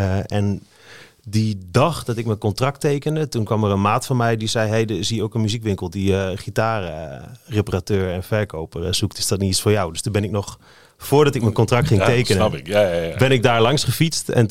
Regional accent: Hengelo, Overijssel, Netherlands; In Hengelo, in Overijssel. Ja, ik ben geboren in Hengelo, aan de Antoniusstraat. En dat was een straat waar best wel veel muzikanten ook woonden.

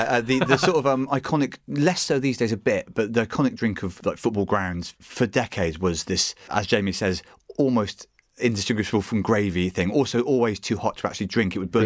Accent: Bristol, South West England, United Kingdom; I'm from Bristol and my team is Bristol City

